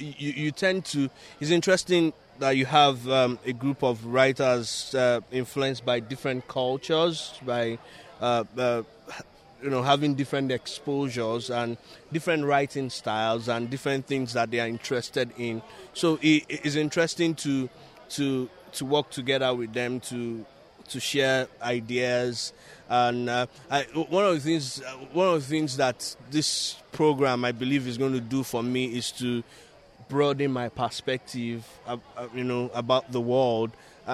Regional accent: Nigeria; I'm from the Federal Republic of Nigeria, or Nigeria.

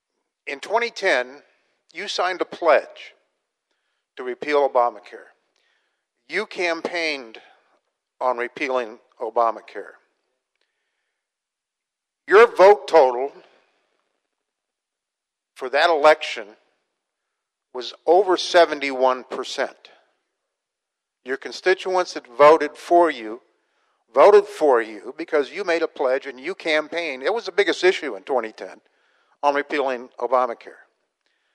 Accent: Wesley Chapel, Florida, United States; By the way, Wesley Chapel, I'm from Wesley Chapel. It's the fastest growing area in Pasco County, probably in the state.

